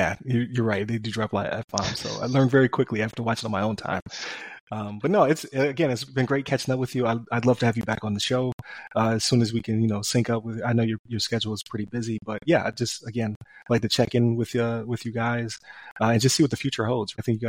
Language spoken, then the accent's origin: English; Buffalo, New York, United States; now in Orlando, United States; I'm from Buffalo, New York originally. Like, Buffalo is also beautiful, but it's extremely cold.